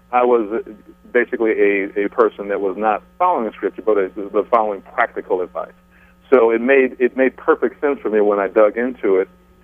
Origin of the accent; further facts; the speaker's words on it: New York City, New York, United States; live in New York. I'm a born and raised New Yorker. And even though I've done quite a bit of traveling, I'm definitely a New Yorker, dyed in the wool.